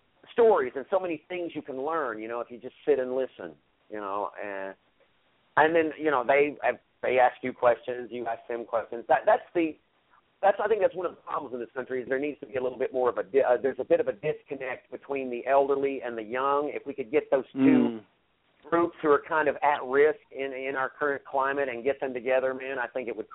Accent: the South, United States; now in New York City, United States; just being a Southerner, having good manners, hospitality, it just kind of like a second nature.

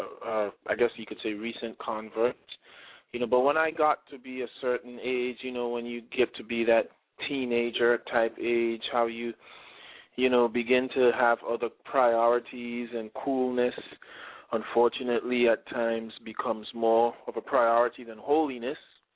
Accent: St. Thomas, U.S. Virgin Islands; born there; Well, I was born on the island of St. Thomas

